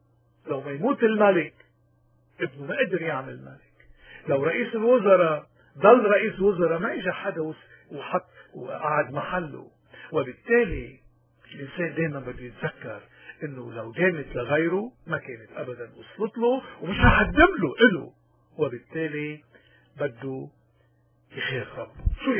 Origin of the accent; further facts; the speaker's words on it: Lebanon; accent: Lebanese; حبينا انه نتشارك نحن وياكم فيها هيك بلهجتنا اللبنانية المحببة